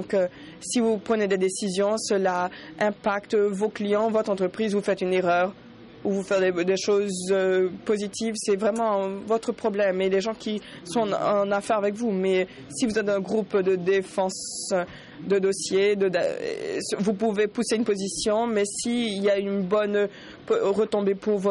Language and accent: French; France; je suis français.